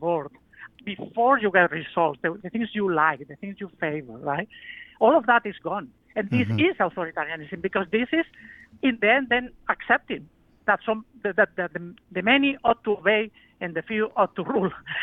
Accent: Spain; biographically, democracy is really close to my heart because I grew up under a dictatorship. I'm from Spain

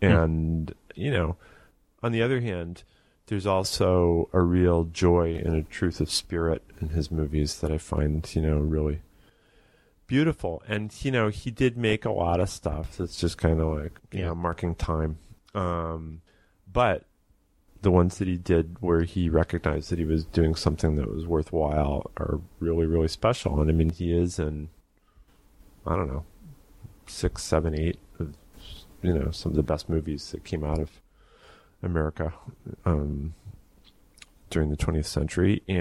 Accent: Pittsfield, Massachusetts, United States; born there; Yeah, Pittsfield. I was born in Pittsfield.

